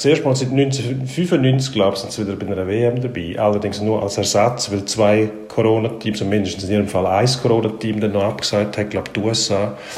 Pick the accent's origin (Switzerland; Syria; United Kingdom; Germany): Switzerland; Aber bei uns in der Schweiz ist das nordamerikanische System einfach zu implementieren, ohne alle Begleitumstände.